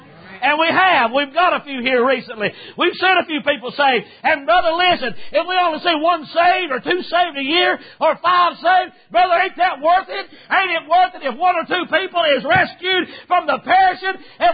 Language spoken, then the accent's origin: English; North Carolina, United States; as I was growing up in North Carolina in the mountains up there, it used to be that preachers had boldness and power and grit about them when they preached